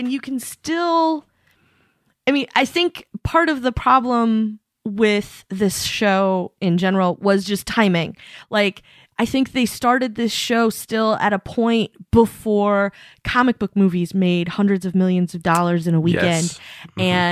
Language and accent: English; Oregon, United States; I'm from Eastern Oregon, where people really do go fishing.